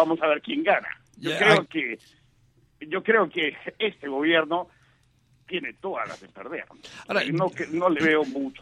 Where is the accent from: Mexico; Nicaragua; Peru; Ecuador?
Peru; Arequipa; Yo nací el año 60, yo he visto cuando era niño lo que era la serranía, yo soy serrano, además soy de Arequipa, que está muy cerca de La Paz, de hecho Arequipa se parece más a La Paz que a Lima